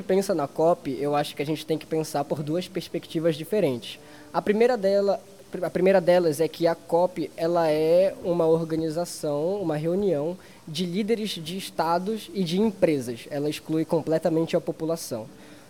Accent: Barcarena, Pará, Brazil; now in Belém, Brazil; eu tenho 22 anos, moro em Belém atualmente, porém não nasci aqui. Nasci em Barcarena, que é uma das cidades que são impactadas pela mineração da Hidro. Cresci lá, me mudei para Belém com 20 anos.

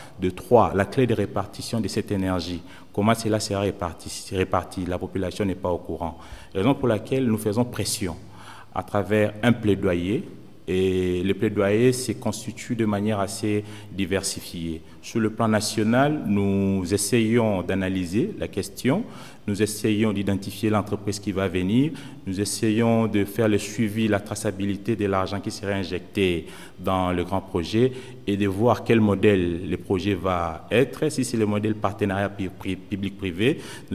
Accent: Kinshasa, DR Congo; je viens de la République démocratique du Congo, particulièrement à Kinshasa.

